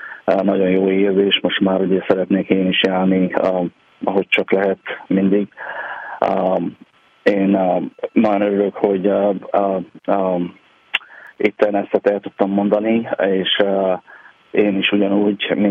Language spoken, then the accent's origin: Hungarian; Odorheiu Secuiesc, Harghita, Romania; now in United States; Erdélyből, Székelyudvarhelyről, igen.